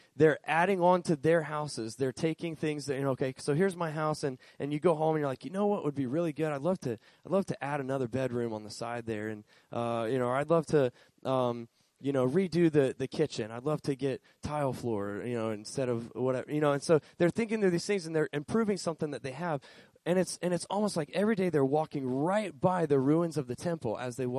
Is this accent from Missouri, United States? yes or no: no; Florida, United States; moved away; I grew up in Florida. And in Florida, everything is hot and flat and boring.